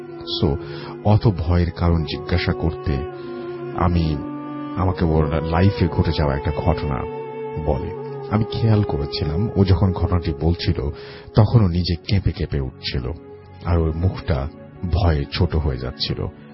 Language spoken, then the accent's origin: Bangla; Bagerhat, Khulna Division, Bangladesh; now in Khulna, Bangladesh; আমি আমার বাড়ি বাগেরহাট এবং পড়াশোনার জন্য খুলনায় থাকি। খুলনায় একটি কলেজে অনার্স সেকেন্ড ইয়ারের স্টুডেন্ট আমি।